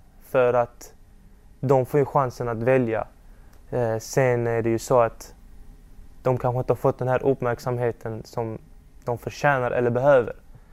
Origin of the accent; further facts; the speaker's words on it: Sweden; jag är född och uppvuxen i Sverige och fått min utbildning och allt det här.